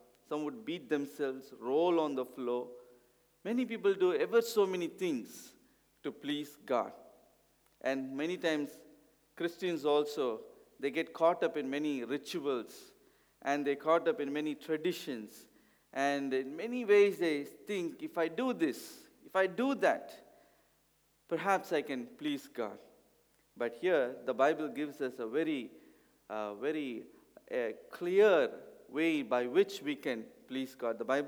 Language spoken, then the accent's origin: English; India; Although I'm coming from India, when we praise and worship the Lord, I feel at home.